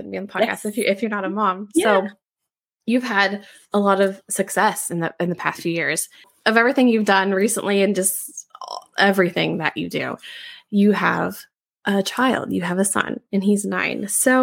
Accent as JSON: {"language": "English", "region": "Midwest", "country": "United States", "said": "See, I'm from the Midwest and I feel like men could not care less about the wedding."}